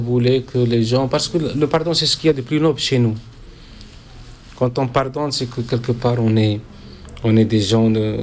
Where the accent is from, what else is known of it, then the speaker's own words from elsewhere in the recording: Khnatsa, Béchar Province, Algeria; born there; Je suis né à Khnatsa, c'est une bourgade séculaire qui a exactement 8 siècles d'existence.